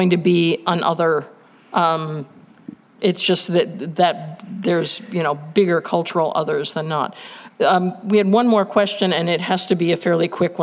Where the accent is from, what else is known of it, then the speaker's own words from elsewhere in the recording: Ohio, United States; I grew up in Ohio.